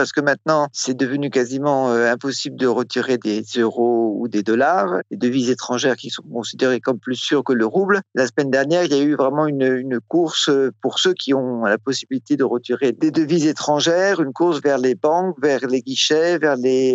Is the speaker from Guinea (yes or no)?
no; France; now in Russia; et moi inclus en tant que Français habitant en Russie